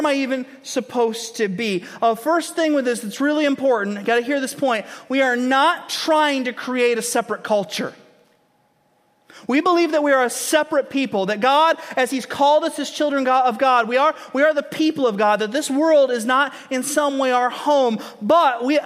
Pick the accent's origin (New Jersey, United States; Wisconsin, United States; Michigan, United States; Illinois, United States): Michigan, United States; Grand Rapids; Now, I grew up in West Michigan and kind of the Christendom of Michigan and the Grand Rapids area.